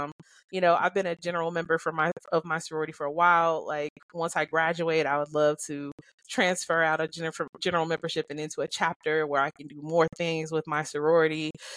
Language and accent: English; Kansas City, Missouri, United States; I think that I grew up in Kansas City years and years going to the games